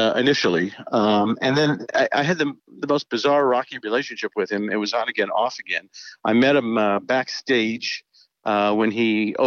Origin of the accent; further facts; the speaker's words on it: Indianapolis, Indiana, United States; moved away as an adult; now in Boston, United States; And there was a disc jockey that I grew up with in Indianapolis. And when I moved to Boston, he was there.